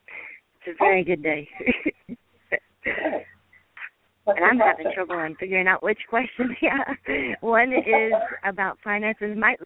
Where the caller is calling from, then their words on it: Georgia, United States; I'm calling from Georgia.